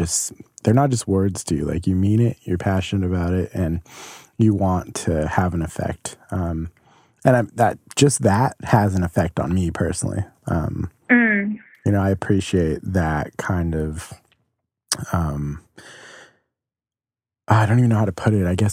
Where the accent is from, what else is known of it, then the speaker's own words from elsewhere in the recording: Denver, Colorado, United States; Yeah, I'm from Denver, and like, I always grew up around that, like, homeless situation.